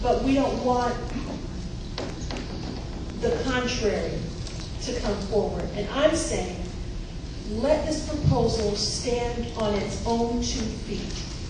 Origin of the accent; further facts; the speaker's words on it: Orlando, Florida, United States; When we were in Fort Lauderdale, when we were in my hometown, Orlando